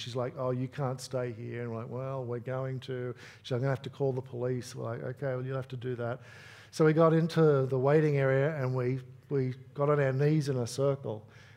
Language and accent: English; Australia; I just can't conceive of how we as Australian citizens could think, oh, sure, do that in my name.